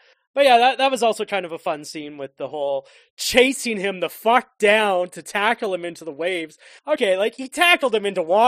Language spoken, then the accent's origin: English; Canada; we may not know this because we're Canadian